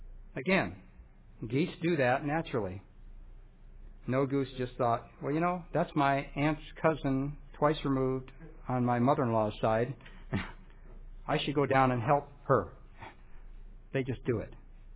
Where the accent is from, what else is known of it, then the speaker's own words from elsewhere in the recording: Illinois, United States; now in California, United States; You know, I was raised in Illinois. Anna and I were both raised in Illinois. And we always said, we get to California, we'll never go back to Illinois in the winter.